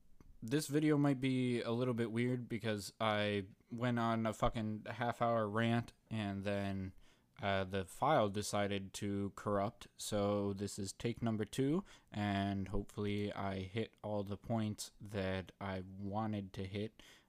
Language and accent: English; United States; mostly in America, at least for me as an American.